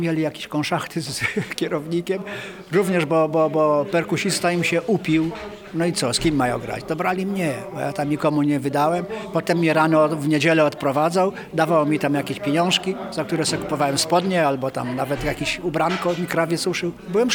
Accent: Elbląg, Warmian-Masurian Voivodeship, Poland; born there; Ja się urodziłem też na Warmii, w Elblągu i w Elblągu mam taką rodzinę, siostrę starszą, siostrę młodszą, że z Warmią jakoś tam związany jestem, prawda?

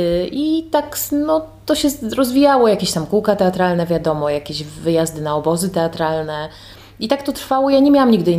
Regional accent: Łódź, Łódź Voivodeship, Poland; now in Olsztyn, Poland

